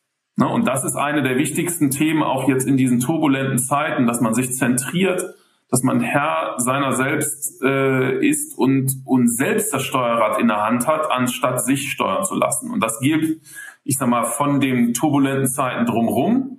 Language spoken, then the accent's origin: German; Rhineland, Germany; ich komme aus dem Rheinland